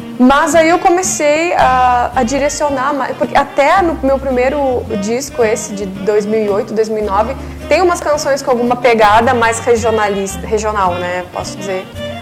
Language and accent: Portuguese; Dom Pedrito, Rio Grande do Sul, Brazil; E eu adoro dizer que eu sou daqui de Dom Pedrito, porque eu já viajei muito e conheço muitas cidades e Dom Pedrito é muito especial. É a minha terra natal, né?